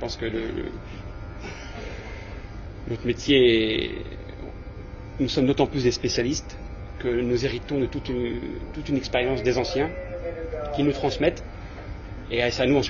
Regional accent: Granville, Normandy, France; Je suis pilote de la Loire depuis 4 ans. Je suis d'origine donc de la Manche, de Granville. Mon père était patron pêcheur.

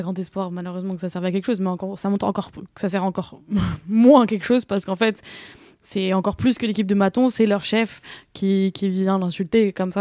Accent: Guadeloupe; je pourrai rentrer chez moi en Guadeloupe, et revoir ma famille, profiter de ma culture, et les bons plats de chez moi

